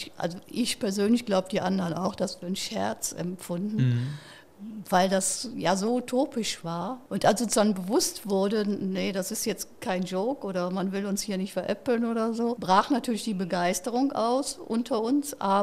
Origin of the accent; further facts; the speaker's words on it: Rösrath, North Rhine-Westphalia, Germany; Ich komme aus dem Bergischen, aus dem kleinen Ort Rösrath, mittlerweile ist es ja Stadt.